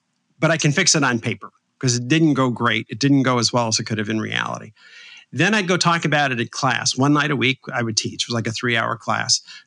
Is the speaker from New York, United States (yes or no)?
yes; New York City, New York, United States; I went to high school in New York City. I grew up in New York, and I was about three blocks from the original Barnes & Noble.